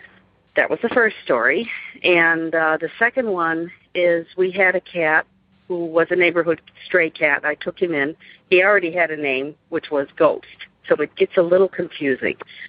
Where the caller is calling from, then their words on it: Chicago, Illinois, United States; I'm calling from the Chicago area